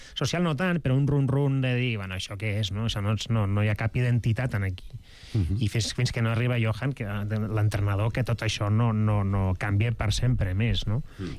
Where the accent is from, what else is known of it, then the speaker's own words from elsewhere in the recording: Catalonia, Spain; Perquè som catalans, sempre tot ho fem molt bé.